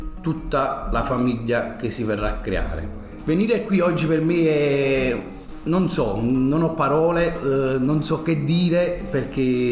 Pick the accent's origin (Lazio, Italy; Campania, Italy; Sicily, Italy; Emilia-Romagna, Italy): Campania, Italy; Ercolano; io vengo da Ercolano, quartiere pugliano.